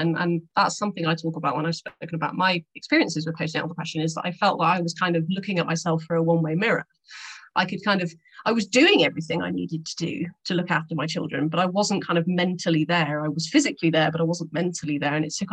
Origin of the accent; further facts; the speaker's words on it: England, United Kingdom; I wasn't obviously from there, I'm English